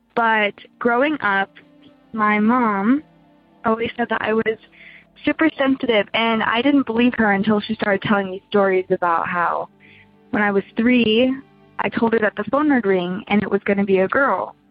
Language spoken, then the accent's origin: English; Utah, United States; from Utah.